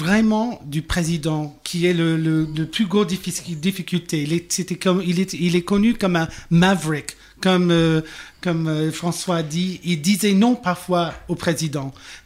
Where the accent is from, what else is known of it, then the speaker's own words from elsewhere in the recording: United States; French is a second language; en tant qu'Américain, je peux vous dire que la plupart des Américains connaissaient déjà le nom de John McCain.